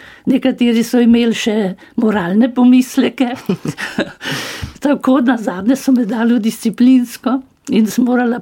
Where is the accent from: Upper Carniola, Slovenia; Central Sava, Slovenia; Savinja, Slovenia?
Upper Carniola, Slovenia; Oh, veste, kako je, jaz sem Gorenka.